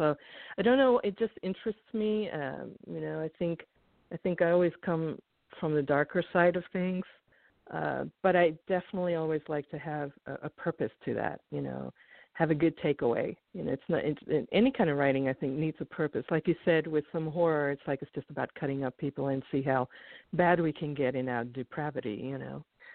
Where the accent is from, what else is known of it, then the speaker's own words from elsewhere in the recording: Australia; Honestly, I grew up in Australia, so, you know, horror back then.